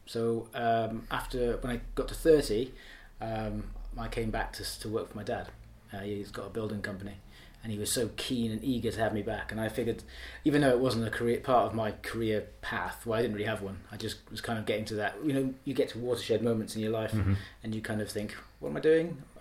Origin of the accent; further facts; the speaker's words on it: Cardiff, Wales, United Kingdom; So it was just kind of like reconnecting with my hometown. So it was amazing.